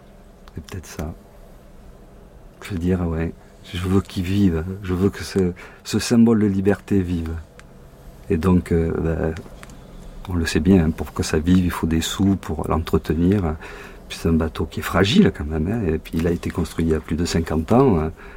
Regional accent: Bordeaux, Nouvelle-Aquitaine, France; born there; Je suis né à Bordeaux.

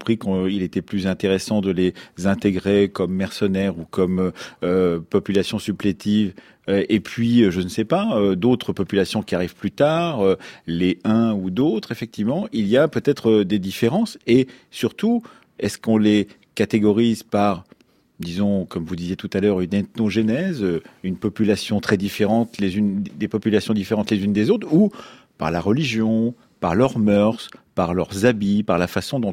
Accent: France

